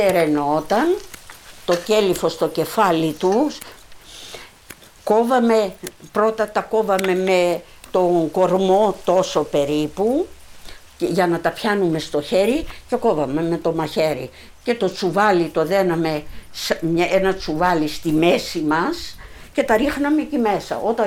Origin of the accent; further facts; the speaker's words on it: Palaio Kastrosero, Greece; born there; Γεννήθηκα στο Παλαιό Καστροσερό το 1940.